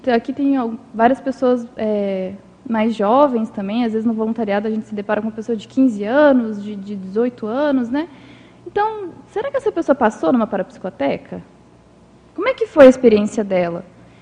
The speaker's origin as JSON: {"language": "Portuguese", "town": "Belo Horizonte", "region": "Minas Gerais", "country": "Brazil", "tie": "born or raised there", "moved": "as an adult", "lives_now": "Foz do Iguaçu, Brazil", "said": "eu não sou de Foz do Iguaçu, eu sou natural de Belo Horizonte, Minas Gerais, e quando eu me mudei para Foz, né, no final, eu me mudei em 2019"}